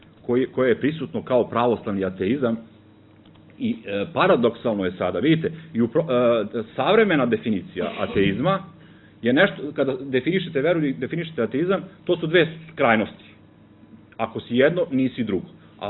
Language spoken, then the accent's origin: Serbian; Kovin, Vojvodina, Serbia; ja sam rodom iz Kovina, iz Banata, i ja se sećam tamo te neke 80. godine kad sam bio u osnovnoj školi, u tom mom selu, pored Kovina